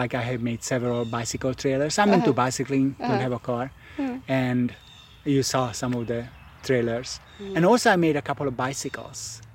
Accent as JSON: {"language": "English", "country": "Hungary", "said": "I'm from Hungary originally."}